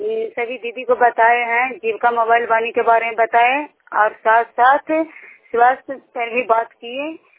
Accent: Harnaut, Bihar, India; हरनाव से ब्लॉक के रहने वाली हूँ

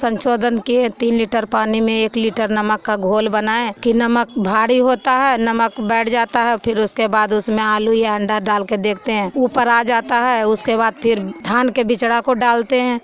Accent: Bhagwanpur, Bihar, India; मैं भगवानपुर के रहने वाली हूँ, चंडी ब्लॉक की हूँ

